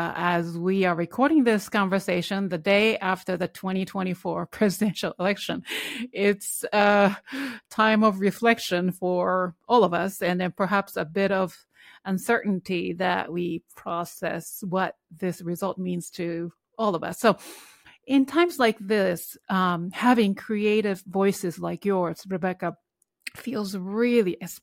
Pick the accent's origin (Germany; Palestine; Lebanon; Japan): Japan; now in United States; am originally from Japan. Although I'm Korean, now I'm American. So in Japan, growing up